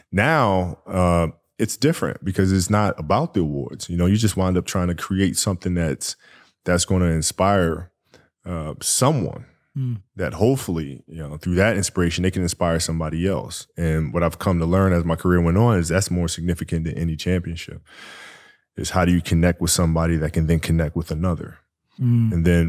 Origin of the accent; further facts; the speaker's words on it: Italy; growing up in Italy, when I first moved over there, it was, you know, I didn't speak Italian.